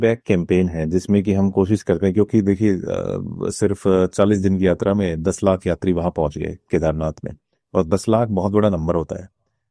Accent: Haryana, India; moved away as an adult; now in Himachal Pradesh, India; और मैं मूलतः हरियाणा से रहने वाला हूँ और पिछले 16 साल से मैं हिमाचल प्रदेश में रह रहा हूँ।

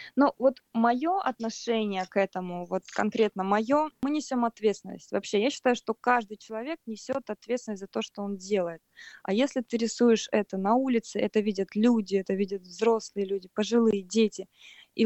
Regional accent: Siberia, Russia; это в моем родном городе. Я еще тогда училась в университете, начала учиться, то есть мне было 17 лет.

